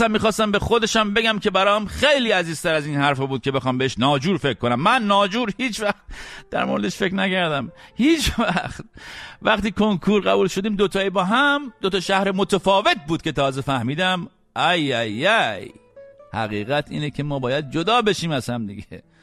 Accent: Iran; moved away; وقتی از ایران اومدم بیرون

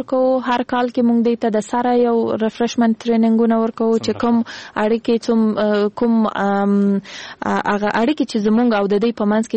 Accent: Kandahar, Afghanistan; زه خپل د کندهار د ولایت یم

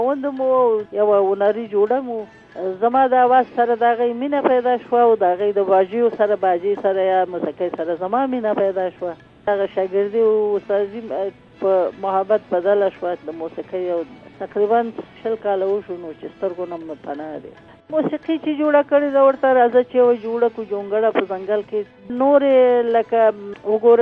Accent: Afghanistan; moved away; هغه ټایم باندې چې زه د افغانستان نه رالم تقریبا یو درې میاشتې خو زه په پیښور کې وم

